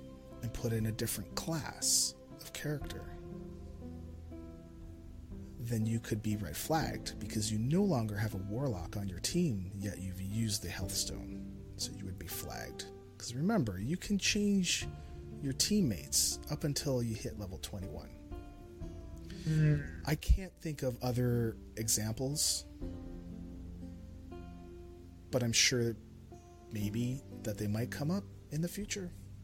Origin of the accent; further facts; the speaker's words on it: Canada; Sorry, because I'm Canadian, so I gotta say sorry for everything.